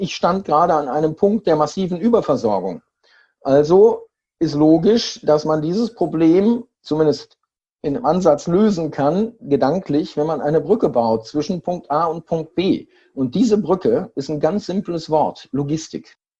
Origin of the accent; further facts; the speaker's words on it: Siegen, North Rhine-Westphalia, Germany; Das war das nächste Konzentrationslager, war 1200 Kilometer von meiner Heimatstadt Siegen entfernt.